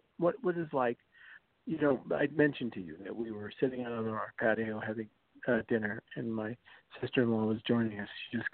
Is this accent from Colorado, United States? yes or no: yes; Denver, Colorado, United States; I must tell you that I grew up in Denver. My parents were blue-collar workers.